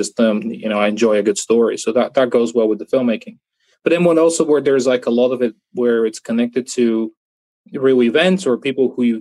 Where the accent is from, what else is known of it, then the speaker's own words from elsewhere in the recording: Bulgaria; So definitely, I think growing up in Bulgaria, and also there's a lot of just interesting European folklore.